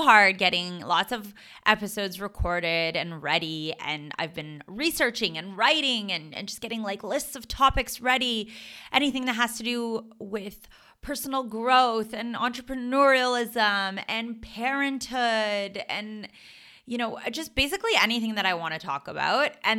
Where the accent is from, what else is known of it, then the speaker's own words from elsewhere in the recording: Canada; moved away as an adult; now in Israel; I'm Canadian born, Canadian raised, and I moved to Israel when I was 21